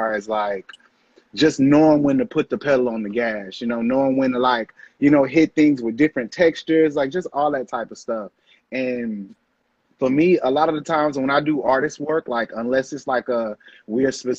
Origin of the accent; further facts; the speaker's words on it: Houston, Texas, United States; I'm from Houston, Texas.